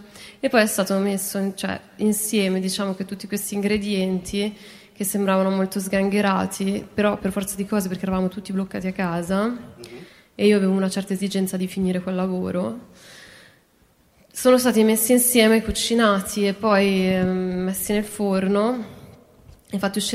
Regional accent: Milan, Lombardy, Italy; noi siamo di Milano, tra l'altro, più o meno

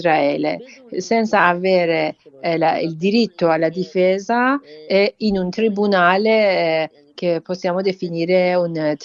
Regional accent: Iran; io sono molto dispiaciuta per le immagini che vedo del mio paese, in cui ci sono distruzioni e uccisioni delle persone.

